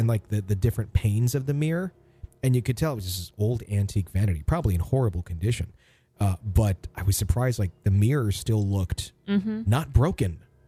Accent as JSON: {"language": "English", "town": "Fond du Lac", "region": "Wisconsin", "country": "United States", "tie": "born or raised there", "said": "it was in between Green Bay and my hometown in Fond du Lac."}